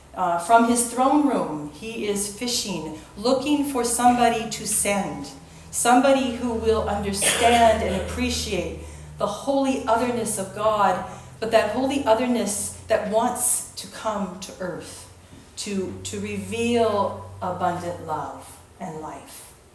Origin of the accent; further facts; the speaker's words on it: Minnesota, United States; I grew up in Minnesota, as some of you know, the land of 10,000 lakes, and that's an understatement.